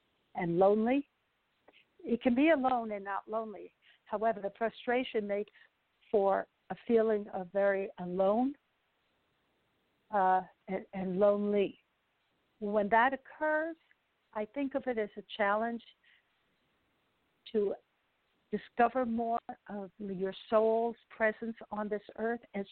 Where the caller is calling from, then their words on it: New Jersey, United States; from New Jersey.